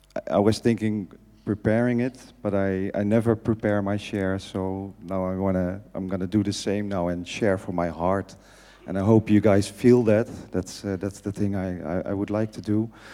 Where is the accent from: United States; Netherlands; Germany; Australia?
Netherlands; I'm an addict from the Netherlands.